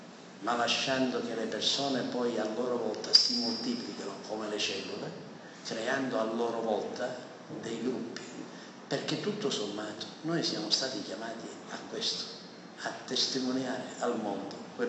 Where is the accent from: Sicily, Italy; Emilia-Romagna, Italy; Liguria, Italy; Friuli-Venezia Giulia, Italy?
Sicily, Italy; Adrano; noi veniamo da Catania, Adrano è un piccolo centro.